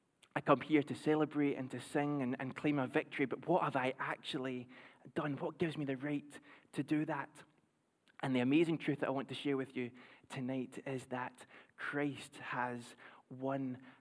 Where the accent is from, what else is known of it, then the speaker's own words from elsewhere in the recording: Paisley, Scotland, United Kingdom; I grew up in Paisley, a town just next to Glasgow